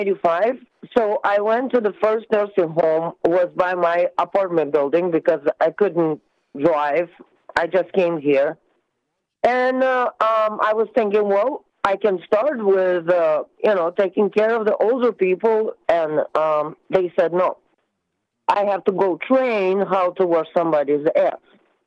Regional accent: Russia; English is a second language; moved away as an adult; Listen, you know I'm from, I'm an immigrant, right?

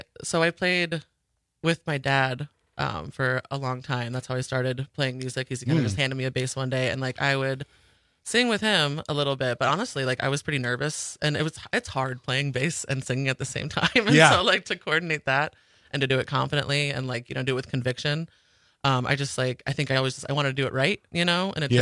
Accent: Sandwich, Illinois, United States; So I grew up in Illinois, in a little town called Sandwich.

